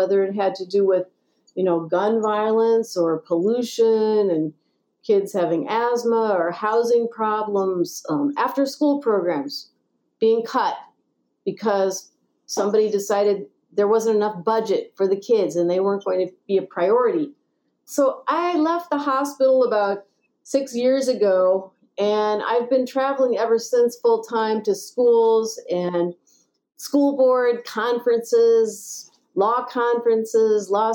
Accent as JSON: {"language": "English", "town": "Des Moines", "region": "Iowa", "country": "United States", "tie": "born or raised there", "said": "the civil rights movement had such a big influence on our lives growing up in Des Moines, Iowa."}